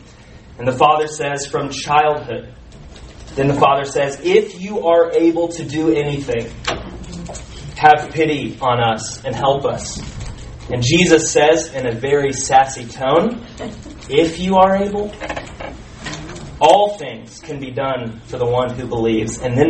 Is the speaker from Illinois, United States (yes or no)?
no; Round Rock, Texas, United States; I grew up in Round Rock, which is a suburb of Austin.